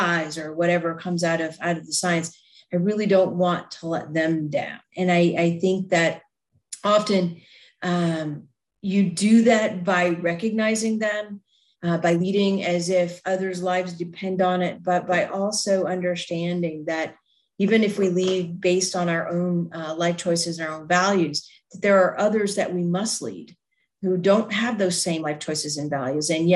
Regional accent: Nashville, Tennessee, United States; So I was raised in a Baptist church down in Tennessee. I grew up in the Nashville area.

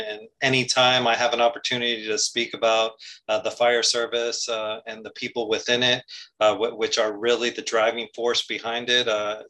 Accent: Hialeah, Florida, United States; also born or lived in New Jersey; I was fortunate to really get on with my hometown department, which was the city of Hialeah, where I grew up since I was two, originally from Jersey, but moved to South Florida at an early age.

